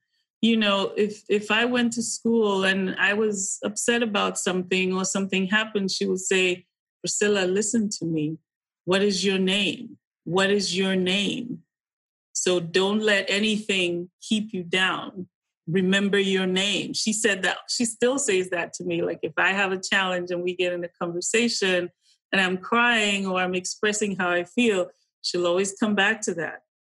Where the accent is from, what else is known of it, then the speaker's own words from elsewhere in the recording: Kaduna, Kaduna State, Nigeria; I grew up in what would be, so we grew up in Kaduna, would be like firmly middle class.